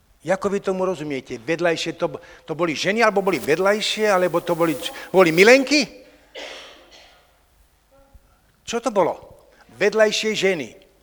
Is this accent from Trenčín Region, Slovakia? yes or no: yes; Zemianske Podhradie, Trenčín Region, Slovakia; No to je ešte väčšie, ako keď sme vyrastali my v Zemianskom Podhradí